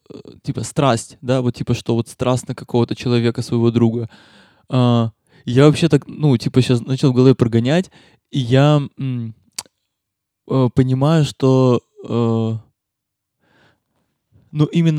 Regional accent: Birsk, Bashkortostan, Russia; я из Бирска, мы оба из маленьких городов

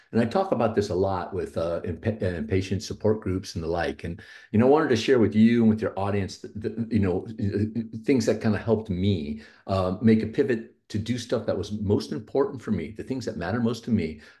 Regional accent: Houston, Texas, United States; I am not a Pittsburgh native. I'm not a Pittsburgh Steelers fan. I was born in Houston, Texas. I was born in 1964. So when I was growing up, I was a good Texan

